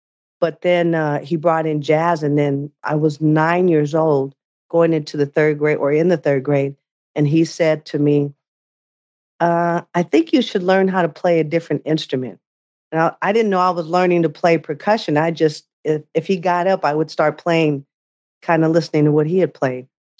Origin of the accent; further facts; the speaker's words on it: California, United States; And at that time, growing up in the Bay Area, listening to a lot of the artists that lived there.